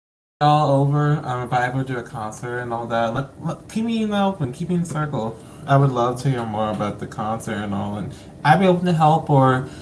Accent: Southern United States, United States; I'm from the South

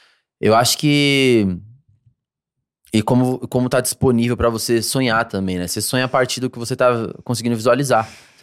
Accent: Rio Grande do Sul, Brazil; eu sou do Intercap. Abri minha portinha lá no meu bairro e comecei a trabalhar.

